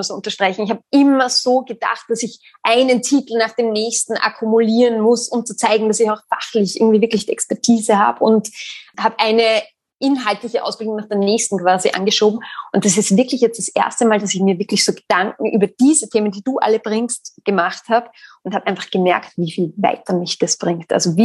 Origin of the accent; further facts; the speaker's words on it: Austria; ich bin 33 und bin Österreicherin und wohne mit meiner Familie in Wien.